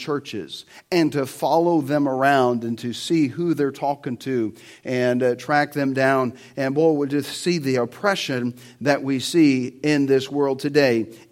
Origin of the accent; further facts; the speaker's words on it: Middleburg, Florida, United States; also born or lived in Jacksonville; I'm from Jacksonville, Florida. Southern boy. I grew up in Middleburg. It's kind of like Bithlo to Orlando. You know, dirt roads, big trucks with tires, and dog.